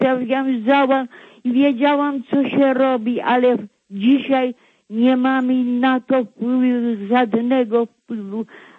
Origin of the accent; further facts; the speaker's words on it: Brodnica, Kuyavian-Pomeranian Voivodeship, Poland; Jestem z Brodnicy.